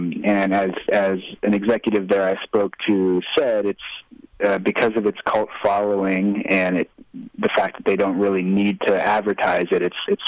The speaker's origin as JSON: {"language": "English", "town": "San Diego", "region": "California", "country": "United States", "tie": "born or raised there", "said": "I grew up in San Diego, where Jack in the Box is based, and there are Jack in the Boxes everywhere, including one right near where I went to high school."}